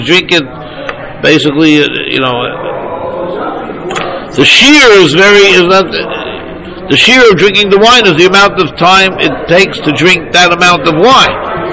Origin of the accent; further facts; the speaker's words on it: United States; I work with ounces. I'm an American.